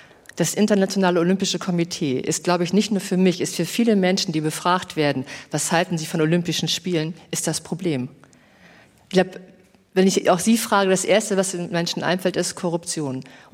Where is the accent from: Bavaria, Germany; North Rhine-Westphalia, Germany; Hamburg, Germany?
Hamburg, Germany; Ich komme aus Hamburg.